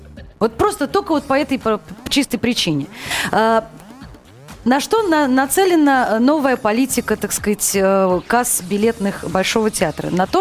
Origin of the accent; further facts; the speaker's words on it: Moscow, Russia; я родилась и выросла в Москве